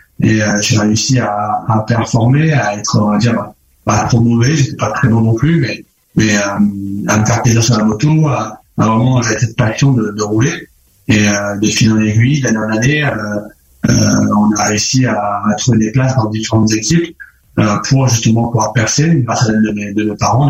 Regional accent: Nouvelle-Aquitaine, France; also born or lived in England; moi, je suis né en Angleterre et mes parents sont venus habiter en France quand j'avais seulement 3 ans. Donc, j'ai toujours vécu ici. Ils ont décidé de venir dans cette région, Charente. Et donc, je suis toujours resté là. Et finalement, j'ai construit une maison aussi à Hiers depuis quelques années.

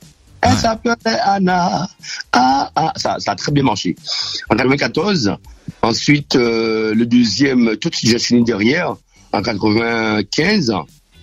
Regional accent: Le Gosier, Guadeloupe; Effectivement, je suis de la Guadeloupe, plus précisément de la ville du Gosier.

